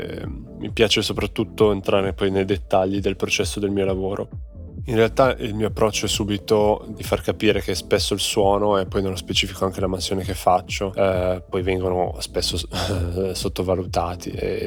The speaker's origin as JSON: {"language": "Italian", "town": "Novi Ligure", "region": "Piedmont", "country": "Italy", "tie": "born or raised there", "also_born_or_lived": "Genoa", "said": "Sono nato a Genova nell'89, ma sono cresciuto a Novi Ligure, in provincia di Alessandria, nel Basso Piemonte."}